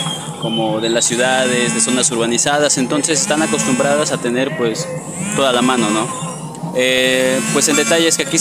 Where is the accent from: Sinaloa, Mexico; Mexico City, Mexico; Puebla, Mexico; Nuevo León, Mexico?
Puebla, Mexico; Cuetzalan; aquí de Cuetzalan. Entonces, desde pequeños, pues de alguna manera nos enseñan a pedir permiso siempre